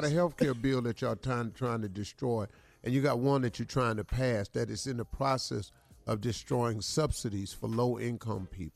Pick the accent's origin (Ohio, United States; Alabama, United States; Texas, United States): Ohio, United States; Cleveland; I'm from Cleveland. I ain't got time to be torn.